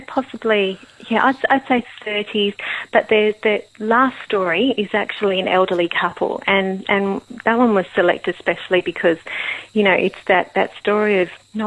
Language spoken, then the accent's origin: English; Sydney, New South Wales, Australia; I'm from Sydney